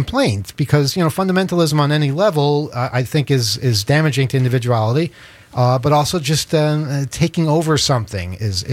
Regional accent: New York, United States; it represents memories of growing up on Long Island.

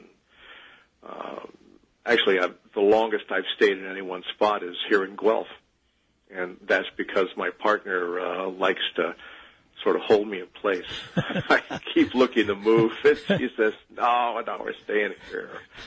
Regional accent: California, United States; I was born and raised out in Central Valley, California, and I started moving around, I guess, when I was young.

